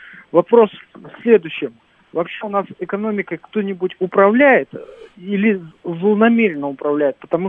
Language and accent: Russian; Moscow Oblast, Russia; Подмосковье.